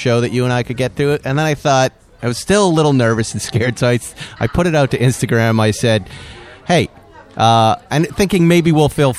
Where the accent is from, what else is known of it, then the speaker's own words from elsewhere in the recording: Massachusetts, United States; And I'm from Massachusetts, you're from New York, and look, we get it. We know what real cold weather is